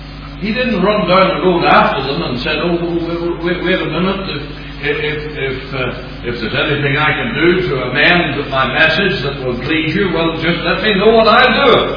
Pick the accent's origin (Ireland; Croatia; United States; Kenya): Ireland; Maybe that's being an Irishman. You get worried when people like you a lot, if you live in Ireland.